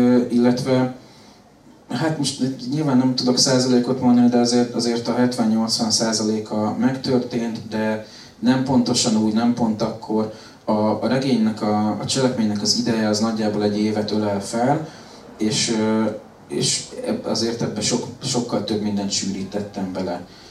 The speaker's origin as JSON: {"language": "Hungarian", "town": "Mosonmagyaróvár", "region": "Győr-Moson-Sopron", "country": "Hungary", "tie": "born or raised there", "said": "most a Magyaróváron, a szülővárosomban a könyvbemutató után"}